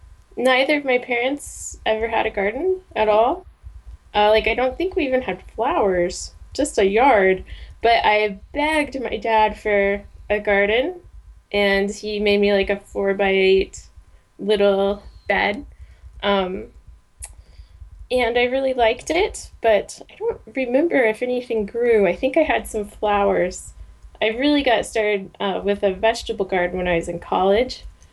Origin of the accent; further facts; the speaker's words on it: Indiana, United States; So Jay is from Montana, and I'm from Indiana, and we met in art school and moved back to the Valley